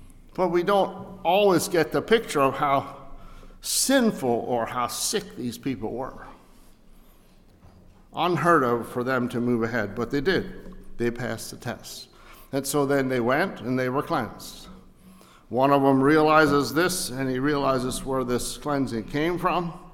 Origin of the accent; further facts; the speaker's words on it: United States; first language Pennsylvania Dutch; English is a second language; I speak Dutch. That was my first language.